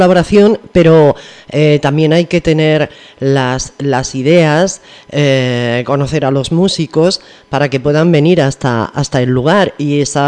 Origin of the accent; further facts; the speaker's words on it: Region of Murcia, Spain; que además es de mi tierra, de la región de Murcia